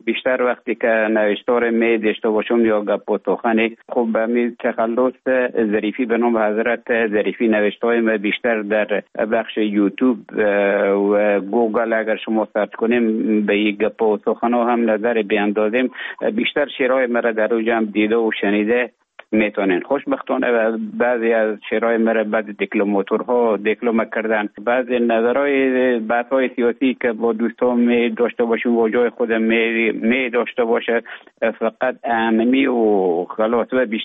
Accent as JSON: {"language": "Persian", "country": "Afghanistan", "also_born_or_lived": "Russia", "moved": "as an adult", "lives_now": "Finland", "said": "تا زمانی که ببخشن طالبا آمدن من در افغانستان بودم. بعد از ای که از افغانستان طالبا آمدن به اوج گذاره محکمه که مشکل بود و آمدم به طرف های روسیه و از روسیه آمدم به ایجه بفنلان."}